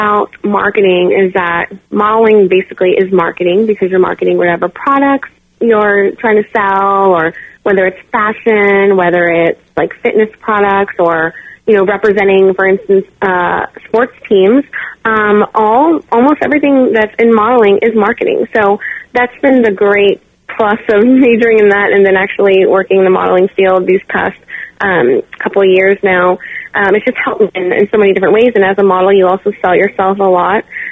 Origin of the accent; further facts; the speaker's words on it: Florida, United States; also born or lived in Honolulu, Hawaii; Well, I'm actually originally from Honolulu, Hawaii, and I moved to Florida. And I grew up in Florida, basically like Tampa Bay area